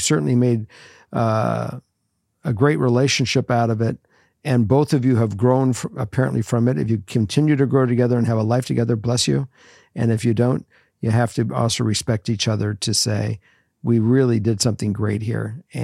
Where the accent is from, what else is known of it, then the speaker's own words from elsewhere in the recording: Los Angeles, California, United States; I met Morgan's mom in Minnesota. I was from Los Angeles.